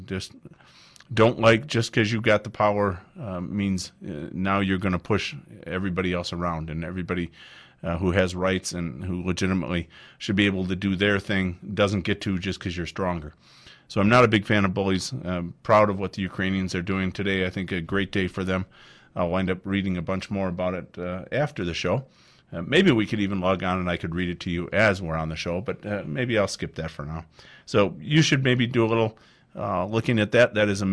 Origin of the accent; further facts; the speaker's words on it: United States; So overall, I was very pleased as an American